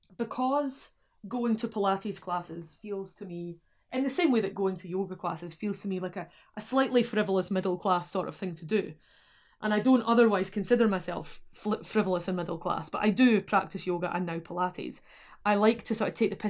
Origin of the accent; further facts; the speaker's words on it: Scotland, United Kingdom; I'm from Scotland.